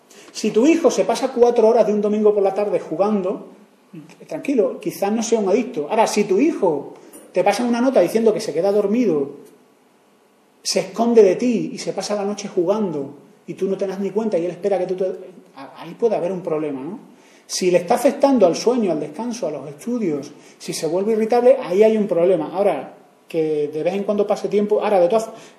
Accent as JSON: {"language": "Spanish", "region": "Andalusia", "country": "Spain", "said": "Soy andaluz, pero esto es así, ¿eh?"}